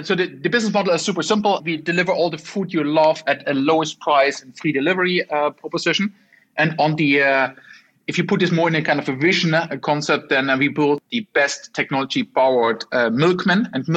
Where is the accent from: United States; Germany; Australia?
Germany; English is a second language; and then I'm from Germany originally, and we took the Bahn ticket for the weekend.